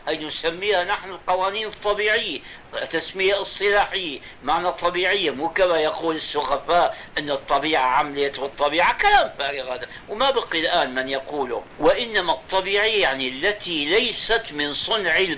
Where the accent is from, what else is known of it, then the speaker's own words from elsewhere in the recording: Tanta, Gharbia, Egypt; طنطا بلدنا هذه، أنا جدي أبو أبي الذي جاء من طنطا مع عمه، عمه كان من العلماء الكبار جاءوا إلى الشام،